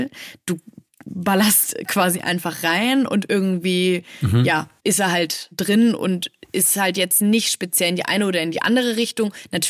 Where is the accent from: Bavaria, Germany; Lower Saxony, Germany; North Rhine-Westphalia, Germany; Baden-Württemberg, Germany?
Bavaria, Germany; Als Bayerin muss man natürlich auch die Weißwurst-Postkarten verschicken.